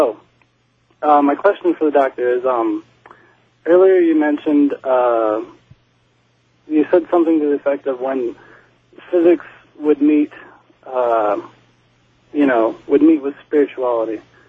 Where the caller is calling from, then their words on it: Nashville, Tennessee, United States; I'm calling from Nashville.